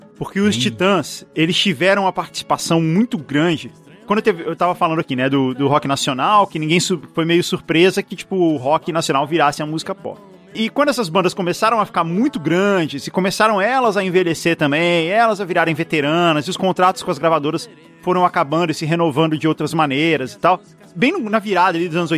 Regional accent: Brasília, Federal District, Brazil; Eu sou de Brasília, né? Eu nasci lá.

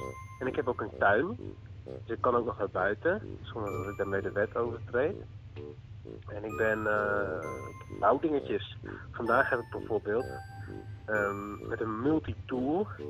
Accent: Apeldoorn, Gelderland, Netherlands; also born or lived in Utrecht; now in Rotterdam, Netherlands; Ik kom uit Apeldoorn, hè, het oosten des lands. En toen ben ik heel lang in Utrecht gezeten.

